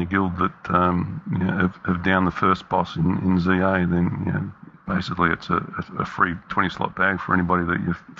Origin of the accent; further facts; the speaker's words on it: Australia; accent: Australian; You're not going to understand what I say if I say it in my Australian accent.